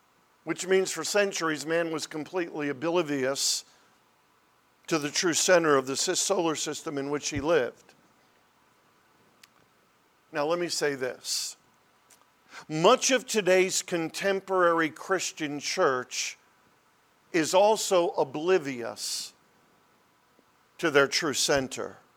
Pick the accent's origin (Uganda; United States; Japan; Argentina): United States; has always been difficult for us as Americans to get our minds around. As American people, we have always been resistant to the idea that someone is ruling over us.